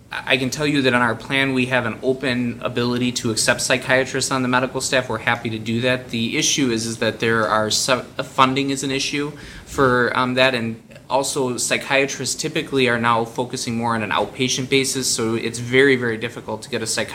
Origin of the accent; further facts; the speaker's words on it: Silver Lake, Wisconsin, United States; I've grown up in Kenosha County my entire life. I grew up in Silver Lake. I currently live in Paddock Lake.